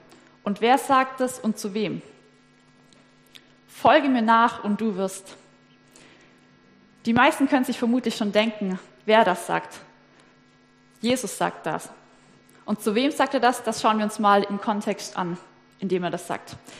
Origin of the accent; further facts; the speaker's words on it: Neuffen, Baden-Württemberg, Germany; Ursprünglich komme ich aus Neuffen, das ist bei Metzingen-Nürtingen in der Nähe.